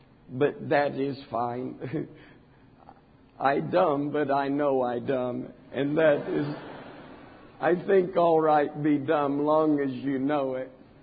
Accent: Arkansas, United States; I talk slow. Not because I'm from Arkansas. There's a lot of slow people in Arkansas.

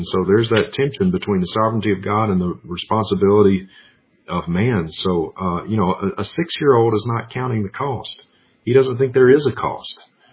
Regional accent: Mississippi, United States; I'm from Mississippi.

